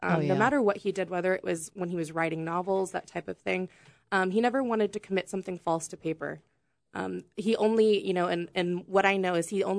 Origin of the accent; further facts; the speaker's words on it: El Paso, Texas, United States; Growing up in El Paso, I did not learn much about El Paso's history until I came back after grad school.